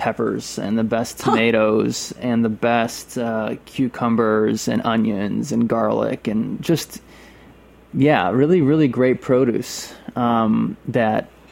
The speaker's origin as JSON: {"language": "English", "town": "Rochester", "region": "New York", "country": "United States", "tie": "born there", "said": "I'm born in Rochester, New York."}